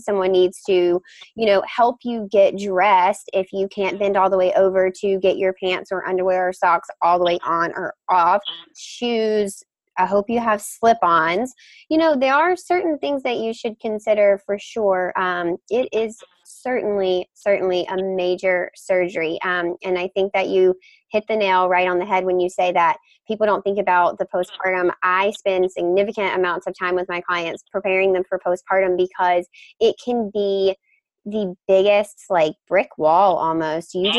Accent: Mississippi, United States; now in Boston, United States; I grew up in Mississippi, so this rural part of the United States 100% hits home for me.

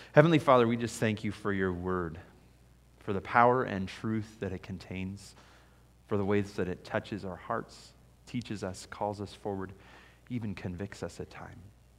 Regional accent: United States; I'm an American. I'm middle class.

